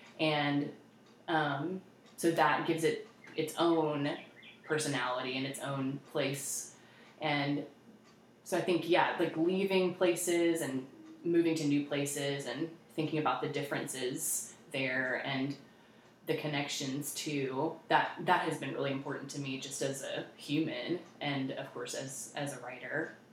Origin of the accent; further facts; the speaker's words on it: Texas, United States; moved away as an adult; now in Baltimore, United States; I think growing up in Texas, I thought I'm a Texan, and I lived there for, I don't know, 25 years, and then moved to Baltimore.